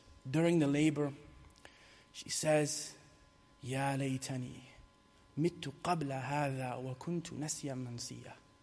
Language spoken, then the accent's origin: English; Ireland; I'm Celtic, so I'm Irish. They always tell me to go back where I came from. I'm Muslim and I'm Irish.